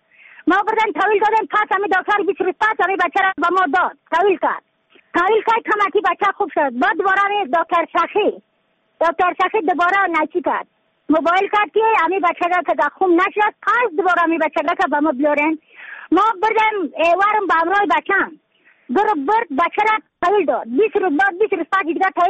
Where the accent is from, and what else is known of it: Badakhshan, Afghanistan